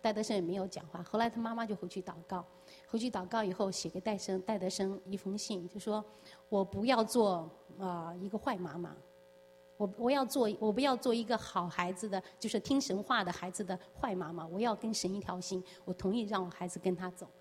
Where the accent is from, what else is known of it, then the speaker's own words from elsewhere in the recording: Anyang, Henan, China; moved away as an adult; now in Shenzhen, China; 差到哪里呢？是我的家乡河南安阳，那时候叫彰德。